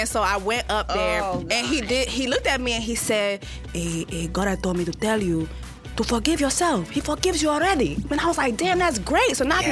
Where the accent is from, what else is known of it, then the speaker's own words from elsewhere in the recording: Canada; I'm Canadian born, okay. But I'm Haitian.